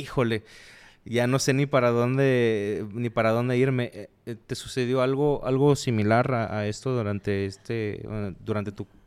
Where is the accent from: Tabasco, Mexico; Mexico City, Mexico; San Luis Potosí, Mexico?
Tabasco, Mexico; Yo soy de Tabasco.